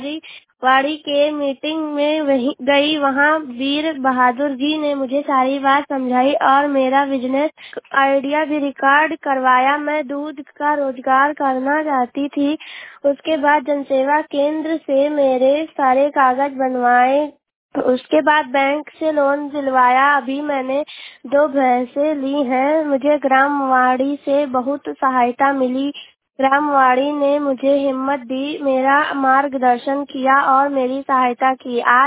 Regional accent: Balrampur, Uttar Pradesh, India; मैं नंदन नगर जुमंडी बलरामपुर की रहने वाली हूँ।

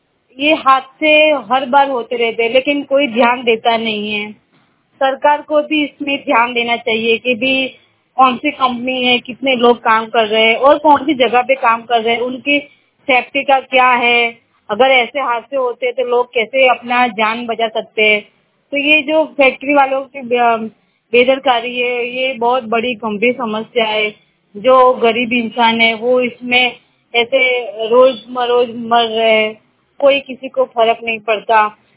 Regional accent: Ahmedabad, Gujarat, India; मैं अहमदाबाद की रहने वाली हूँ।

